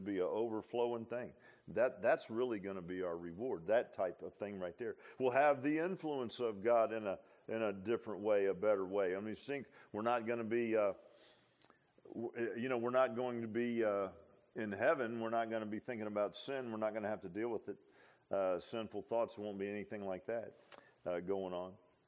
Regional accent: Virginia Beach, Virginia, United States; I grew up in Virginia Beach and I lived at the ocean

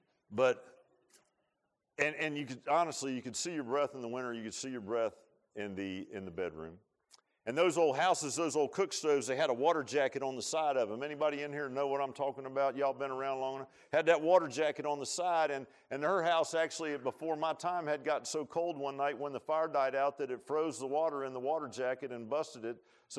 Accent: Virginia Beach, Virginia, United States; I grew up in Virginia Beach in the middle class, upper middle class

